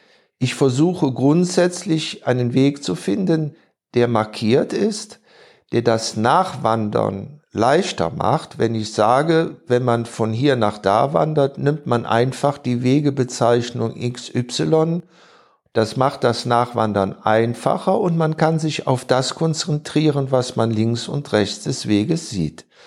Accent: North Rhine-Westphalia, Germany; Nordrhein-Westfalen, mein Heimatbundesland, zu Fuß zu umrunden.

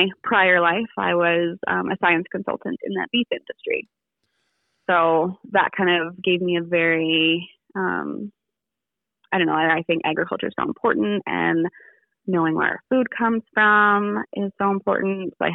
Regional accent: British Columbia, Canada; so I'm not from a hunting family. I'm kind of hunting adjacent. I grew up in the Okanagan.

